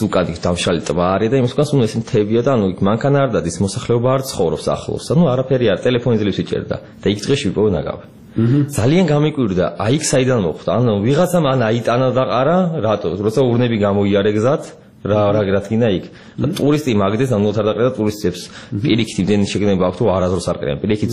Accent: Tbilisi, Georgia; born there; თბილისი ჩემია აქ დაბადებული ვარ ჩვენი ეს თბილისი და იგივე ჩემი სახლია ხო თბილისი ვარ

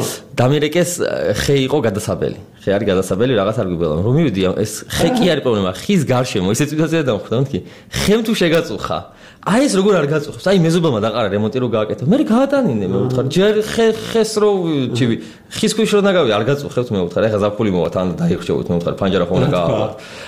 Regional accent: Tbilisi, Georgia; born there; თბილისი ჩემია აქ დაბადებული ვარ ჩვენი ეს თბილისი და იგივე ჩემი სახლია ხო თბილისი ვარ

